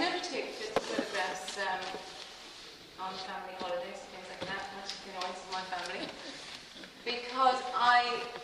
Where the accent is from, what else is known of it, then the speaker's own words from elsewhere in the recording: Belfast, Northern Ireland, United Kingdom; I grew up in Belfast and I saw everything.